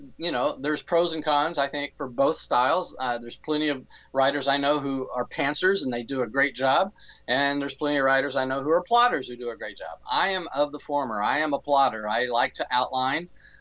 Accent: Odessa, Texas, United States; It's called Lamete, Texas, but it's really based on my hometown of Odessa, Texas.

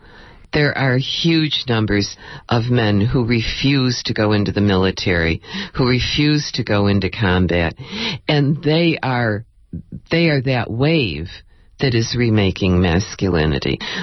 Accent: United States; So I'm doing it foremost as an American who is protesting my country.

